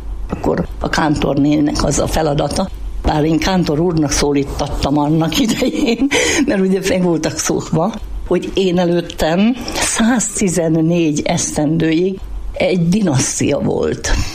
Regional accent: Szabolcs-Szatmár-Bereg, Hungary; odahaza én szabolcsi vagyok.

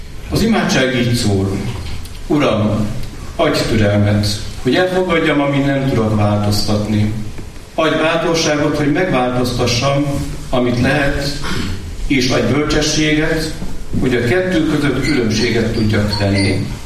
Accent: Hungary; amikor megtudta, hogy Magyarországról jöttünk

